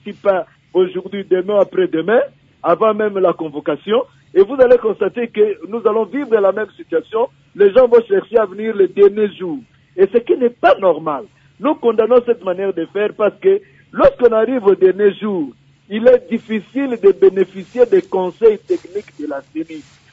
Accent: Inongo, Mai-Ndombe, DR Congo; chez moi à Inongo, chez moi un peu partout là-bas.

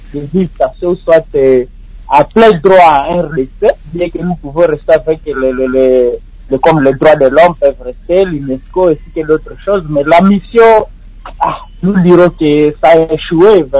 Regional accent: North Kivu, DR Congo; surtout chez nous à l'est de la RDC, comme je suis du Nord Kivu.

